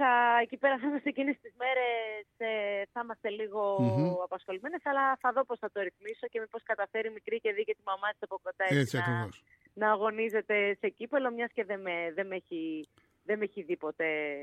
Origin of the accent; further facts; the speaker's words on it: Alimos, Attica, Greece; Ο Άλυμος για μένα είναι ο τόπος μου, είναι το χωριό μου εντός εισαγωγικών, όπως μου αρέσει.